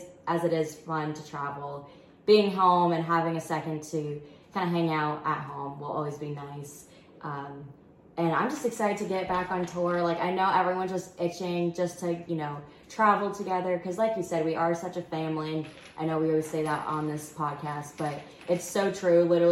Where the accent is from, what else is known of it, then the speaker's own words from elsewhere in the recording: Connecticut, United States; if you guys don't know, I'm from Connecticut, so all my people will be there.